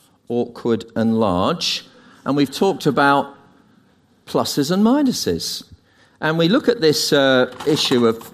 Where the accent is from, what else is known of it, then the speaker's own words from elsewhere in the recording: United Kingdom; It's because we're British and we're pessimistic.